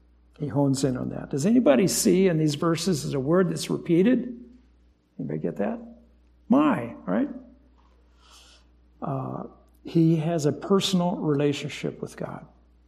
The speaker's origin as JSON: {"language": "English", "country": "Japan", "tie": "born or raised there", "also_born_or_lived": "Guam", "said": "I grew up in Japan, but my last years of high school were in Guam. And Japan was only 3 hours away by airplane"}